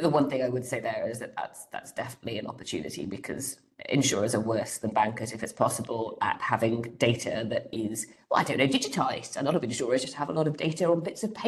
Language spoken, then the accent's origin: English; Wales, United Kingdom; we are Welsh, we're proud to be Welsh, and we should never forget that.